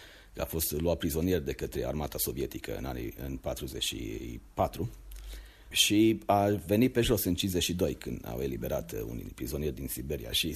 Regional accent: Maramureș County, Romania; Sunt foarte mândru că sunt din Maramureș

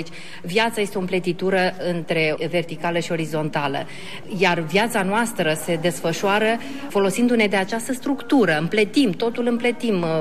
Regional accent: Liteni, Suceava County, Romania; born there; este vorba de satul meu în care m-am născut, se numește Liteni, comuna Moara, la 10 km de Suceava. Este un sătuc foarte mic.

